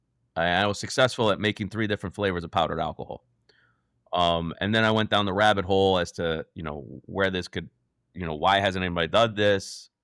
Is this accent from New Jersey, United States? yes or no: yes; New Jersey, United States; And I grew up in Jersey in low-income housing. I know what it's like not to have food.